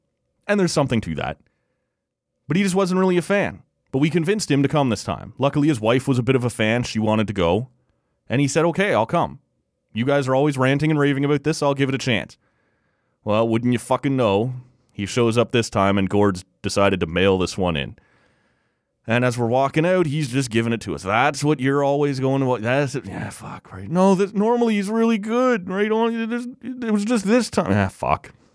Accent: Oshawa, Ontario, Canada; And again, I grew up in Oshawa.

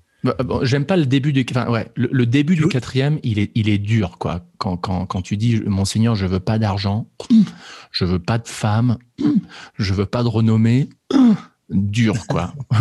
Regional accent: United States; French is a second language; Parce que je suis un Américain, donc il faut bien que je fasse les trucs à l'américaine au Mexique, quoi.

